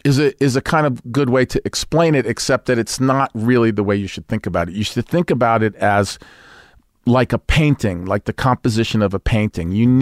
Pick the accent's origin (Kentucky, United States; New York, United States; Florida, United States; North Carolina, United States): New York, United States; Brooklyn; accent: Brooklyn; And so I put on a whole facade that because I was from Brooklyn, I was born in Brooklyn, but I went into the audition with a Brooklyn accent and lied my way through the whole thing.